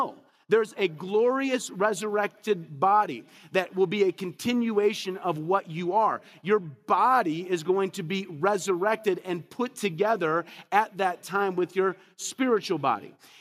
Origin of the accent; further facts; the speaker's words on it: Illinois, United States; I was raised in Illinois. I mean, farmers were always like, it's got to be knee-high by the 4th of July to be good.